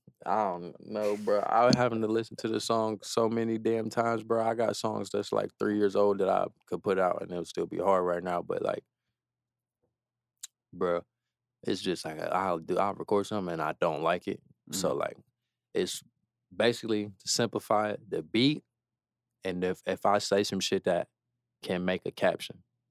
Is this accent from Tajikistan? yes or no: no; Detroit, Michigan, United States; you won't be able to tell I'm from Detroit at all because I don't sound like them niggas.